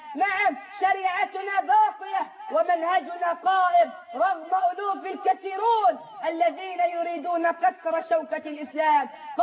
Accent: Egypt; اللهم اجعل بلدنا مصر أمنا أمانا

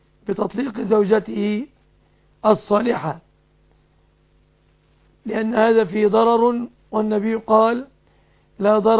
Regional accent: Egypt; في بلادنا مصر تعتبر الشبكة جزءا من الصداق

